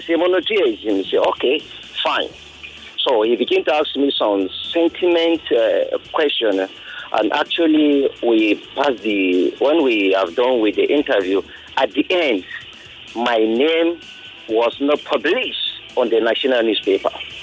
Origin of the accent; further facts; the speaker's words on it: Kaduna State, Nigeria; I'm from Kaduna State, right?